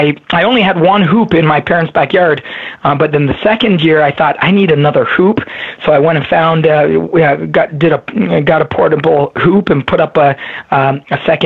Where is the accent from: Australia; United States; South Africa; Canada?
Canada; Windsor, Ontario; growing up in my hometown in Windsor, Ontario, just across the border from Detroit.